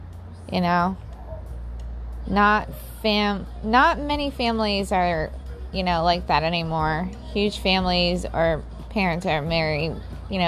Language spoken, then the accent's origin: English; Mount Sterling, Ohio, United States; I am from Mount Sterling, Ohio.